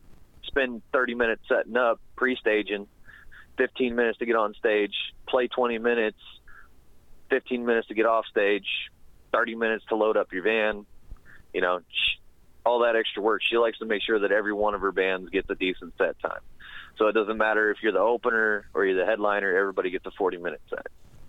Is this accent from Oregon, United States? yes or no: yes; Oregon, United States; I'm from Oregon originally, so I moved back to Oregon for a couple of years